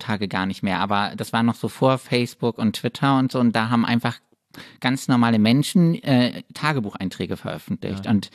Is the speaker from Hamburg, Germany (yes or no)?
no; Würzburg, Bavaria, Germany; now in Berlin, Germany